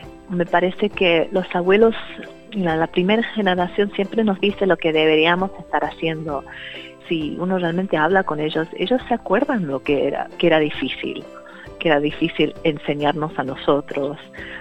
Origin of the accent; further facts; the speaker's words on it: England, United Kingdom; Aunque crecí en Inglaterra, también crecí con una comunidad en que la gente hablaba inglés y castellano.